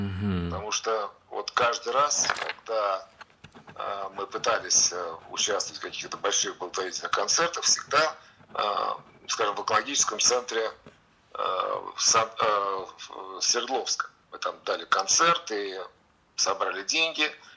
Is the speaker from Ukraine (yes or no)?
yes; Kharkiv, Kharkiv Oblast, Ukraine; родом мы тоже из Харькова.